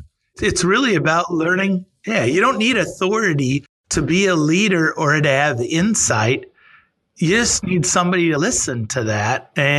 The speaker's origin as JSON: {"language": "English", "region": "Texas", "country": "United States", "said": "As a Texan, I could tell you it's really important and you ought to have that in your life."}